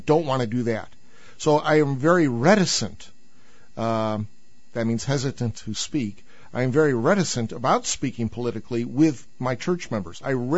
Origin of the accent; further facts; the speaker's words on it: Chicago, Illinois, United States; I grew up in Chicago where politics is a religion, you know, and I was an actual registered Republican in the city of Chicago.